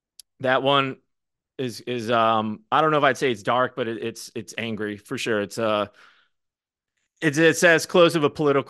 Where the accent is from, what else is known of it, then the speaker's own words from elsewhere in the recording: Ohio, United States; You know, I grew up, you know, growing up in Northwest Ohio